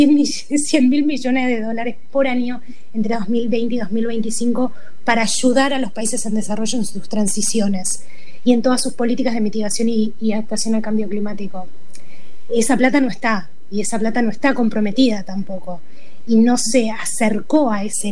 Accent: Argentina; Los países que tienen industrias, como la Argentina, podríamos estar haciendo estas cosas

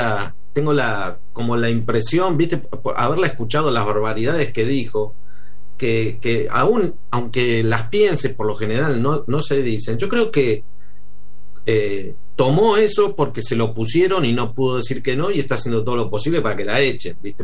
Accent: Argentina; como los argentinos, más o menos los que hemos vivido algunos años, ya tenemos la experiencia.

